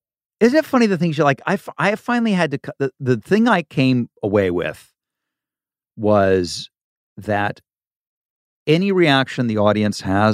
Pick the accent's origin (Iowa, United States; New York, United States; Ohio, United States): Ohio, United States; Because I kind of fantasize about, because I'm from Ohio.